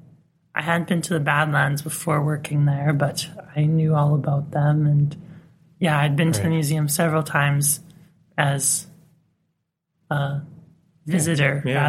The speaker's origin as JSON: {"language": "English", "town": "Avonlea", "region": "Saskatchewan", "country": "Canada", "tie": "born or raised there", "said": "I am from Avonlea, born and raised. My family's been there forever."}